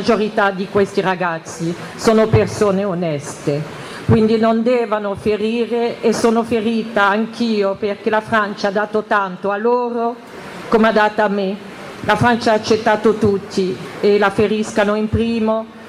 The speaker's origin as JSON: {"language": "Italian", "country": "Morocco", "tie": "born or raised there", "said": "sono nata e cresciuta in Marocco, nel paese dove quasi tutti questi assassini arrivano."}